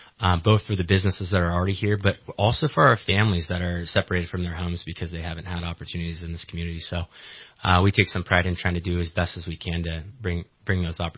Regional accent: Happy Valley, California, United States; I was born here in Reading at the hospital. We grew up in Happy Valley, went through both the primary, the elementary school system out there, then West Valley.

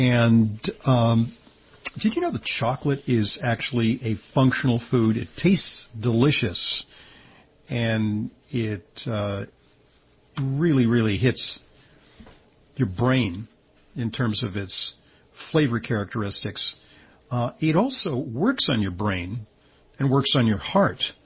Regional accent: Fontana, California, United States; A little black girl adopted from Fontana, California. I'll tell you, I'm from Southern California. Fontana is not the garden spot of the Los Angeles region.

